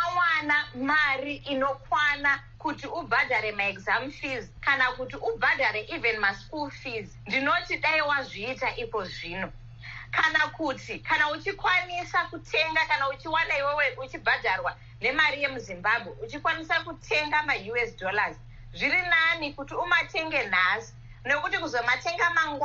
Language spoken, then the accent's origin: English; Zimbabwe; much colder than when we were growing up in Zimbabwe.